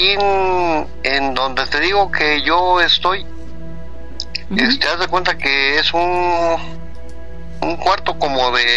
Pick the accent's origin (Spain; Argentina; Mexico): Mexico; Cahuacán, State of Mexico; haz de cuenta que mi pueblo se llama Cahuacán.